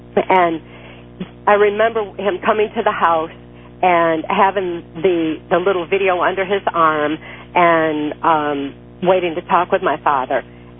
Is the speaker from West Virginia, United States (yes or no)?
no; Muskegon, Michigan, United States; At the time I was growing up in Muskegon, Michigan, back in the early 60s, I was born in 1957